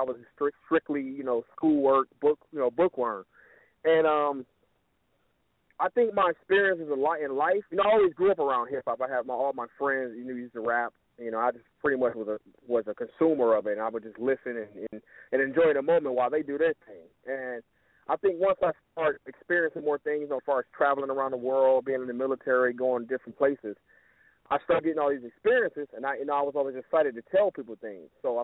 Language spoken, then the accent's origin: English; Detroit, Michigan, United States; now in Los Angeles, United States; Oh, yeah, I'm originally from Detroit, Michigan. You know, I'm out here in Los Angeles, California right now. And I'm pretty much bringing a Detroit flavor to the West Coast sound.